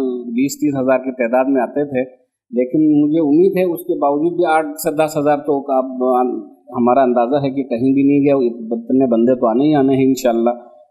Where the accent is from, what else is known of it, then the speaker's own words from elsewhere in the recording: Gilgit-Baltistan, Pakistan; also born or lived in Karachi; گلگت بلتستان کا رہنے والا ہوں، اور یہاں جو ہے میں کام جو سیکھا ہے میں نے کراچی میں سیکھا ہے 12-13 سال، تو سن 2010 سے میں یہاں بیسد میں اپنی خدمت انجام دے رہا ہوں۔